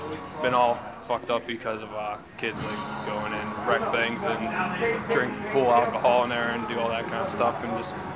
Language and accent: English; Pittsburgh, Pennsylvania, United States; Yep. Born and bred in the Iron City.